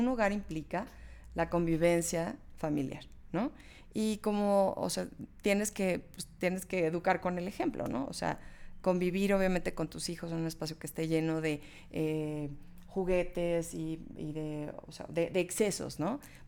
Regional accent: Mexico; Pues somos mexicanas, gorda. Es que es un tema porque, bueno, tú que viviste obviamente fuera, yo que he vivido fuera

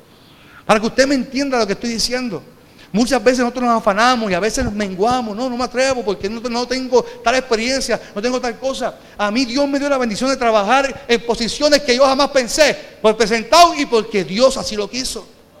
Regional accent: Carolina, Puerto Rico; Yo decía, es que recuerda que yo soy de Carolina.

